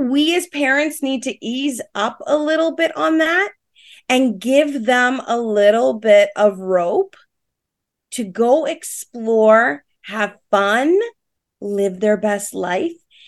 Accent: Rexdale, Ontario, Canada; growing up in a small town where I grew up in Rexdale

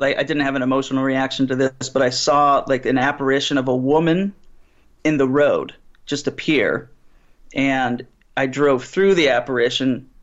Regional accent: Pittsburgh, Pennsylvania, United States; I'm from Pittsburgh.

